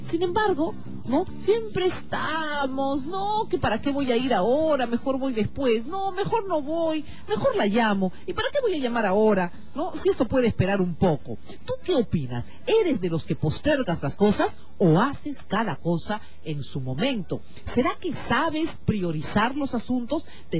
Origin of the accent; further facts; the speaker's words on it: Peru; ¿Cómo somos los peruanos? ¿Dejamos las cosas para último momento?